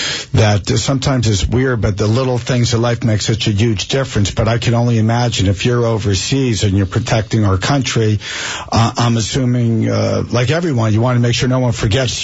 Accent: New Jersey, United States; I grew up in New Jersey and I love our country.

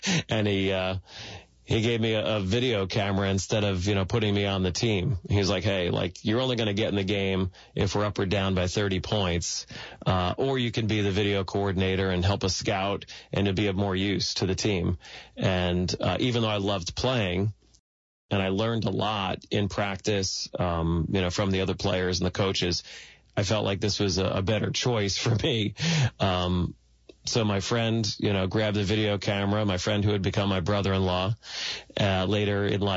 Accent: Neptune City, New Jersey, United States; I was born in Neptune, New Jersey, and raised in Neptune City, a little town down the hill from there, closer to the beach.

